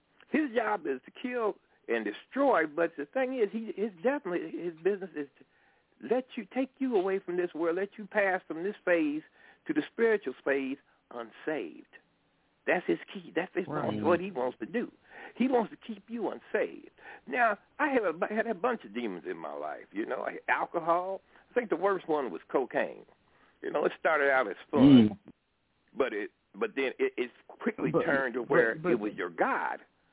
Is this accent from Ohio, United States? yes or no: yes; Dayton, Ohio, United States; born there; I'm 69 years old. I was born in Dayton, Ohio.